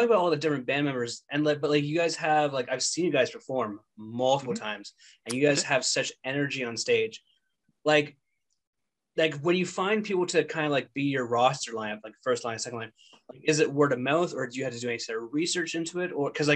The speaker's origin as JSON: {"language": "English", "town": "Owen Sound", "region": "Ontario", "country": "Canada", "tie": "born there", "said": "I was born in Owen Sound, and I can't recall anyone that talented ever coming from Owen Sound."}